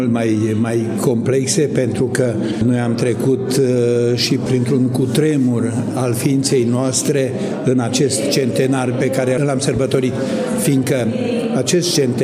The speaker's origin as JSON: {"language": "Romanian", "country": "Romania", "said": "să spunem împreună cu toți că noi suntem români"}